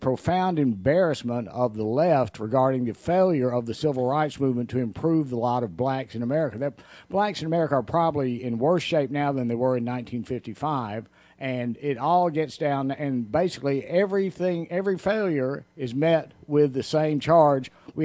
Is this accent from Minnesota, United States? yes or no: yes; Minnesota, United States; born there; I'll have to confess I was born in Minnesota.